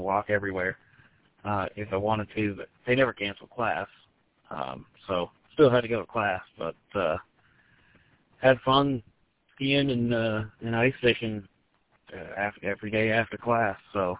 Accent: Detroit, Michigan, United States; I came from Tech back to home in the Metro Detroit area, and we don't get winters nearly like what you guys get up there.

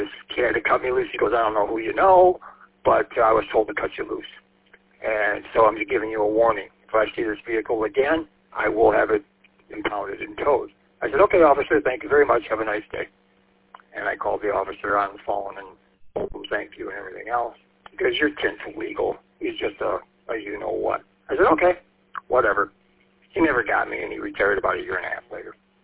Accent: St. Clair Shores, Michigan, United States; there was a police officer in my hometown of St. Clair Shores who just did not like me for whatever reason.

